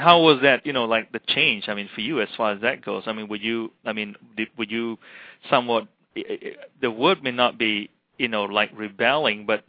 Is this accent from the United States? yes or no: no; Malaysia; And actually, when I grew up in Malaysia, we have a lot of the European influence.